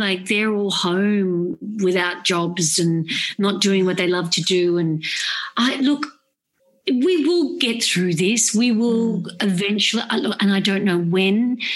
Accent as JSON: {"language": "English", "country": "Australia", "said": "Because we're Australian. I mean, we're an advantage that we're an island so far away from anybody else."}